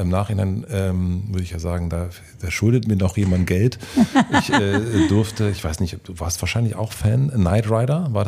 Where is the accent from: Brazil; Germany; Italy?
Germany; Gröden, Brandenburg; Der Ort, wo ich groß geworden bin, das heißt Gröden, ist so ein ganz so ein Dorf im Grunde.